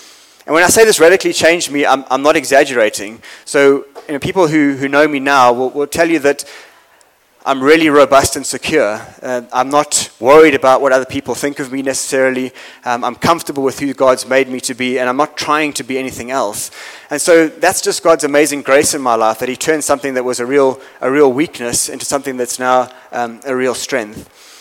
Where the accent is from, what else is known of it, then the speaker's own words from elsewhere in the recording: KwaZulu-Natal, South Africa; also born or lived in Cape Town; So I grew up in Natal, as I said, and then, you know, when I was 18, I went to university in Cape Town. That was 1994.